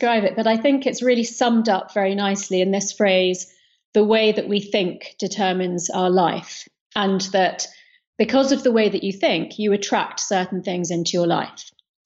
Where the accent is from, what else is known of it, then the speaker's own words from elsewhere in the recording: London, United Kingdom; I grew up in London with Indian parents